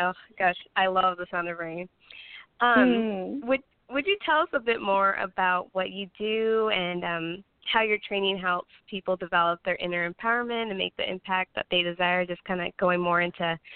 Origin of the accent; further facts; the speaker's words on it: Pacific Northwest, United States; I'm from the Pacific Northwest, so rain is just, it appeals to me.